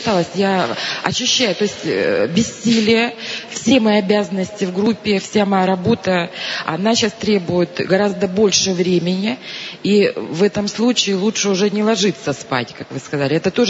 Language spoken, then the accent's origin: Russian; Moscow, Russia; Я из Москвы.